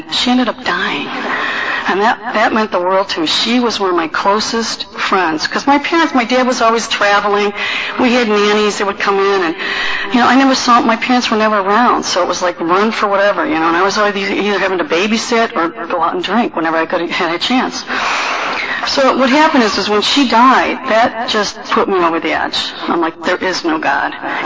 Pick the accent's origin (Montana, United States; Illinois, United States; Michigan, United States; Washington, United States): Michigan, United States; Anyway, I grew up in Michigan, and actually I grew up in a really nice neighborhood, and I didn't appreciate it at all.